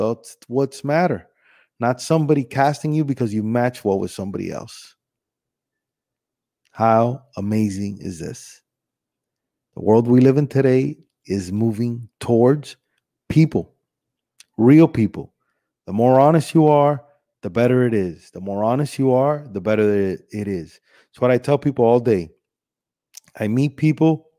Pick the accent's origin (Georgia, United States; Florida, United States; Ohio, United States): Florida, United States; Miami; also born or lived in Cuba; even though I was born in Cuba, but I was raised here in Miami.